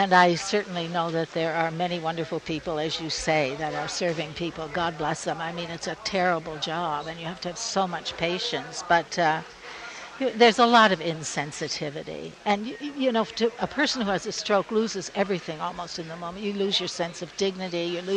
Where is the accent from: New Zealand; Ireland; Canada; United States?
Canada; Well, I'm Canadian. Well, I'm Canadian-American, actually. I'm a dual citizen. And most my career has been in Canada.